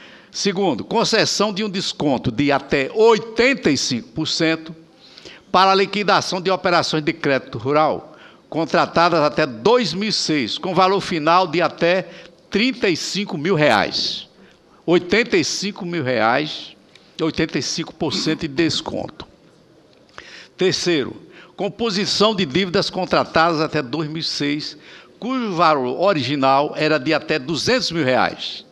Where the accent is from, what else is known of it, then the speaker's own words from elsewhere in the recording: Northeast Region, Brazil; nós que somos nordestinos